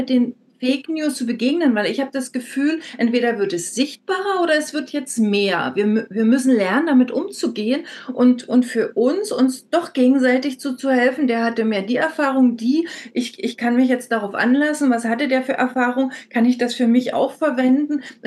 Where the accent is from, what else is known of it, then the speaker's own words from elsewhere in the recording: East Germany, Germany; Also ich bin tatsächlich im Osten groß geworden